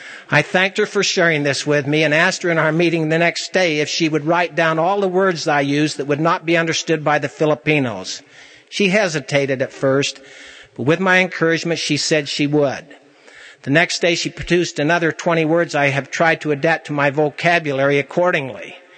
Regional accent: Salt Lake City, Utah, United States; also born or lived in Scotland / Australia; Both Sue and I were raised in Salt Lake City, but we have spent the better part of the last 9 years with the world being our home.

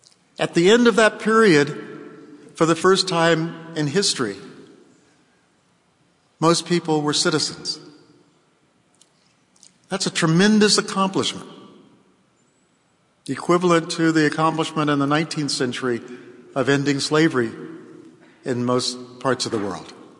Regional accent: New Mexico, United States; I grew up in New Mexico, so I'm used to the desert and its wonderful pleasures.

